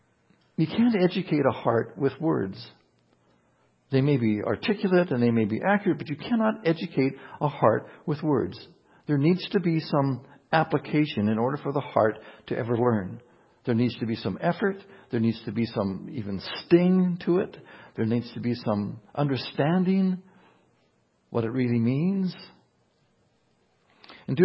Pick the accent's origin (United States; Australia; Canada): Canada; As a Canadian citizen, I celebrate your right to choose.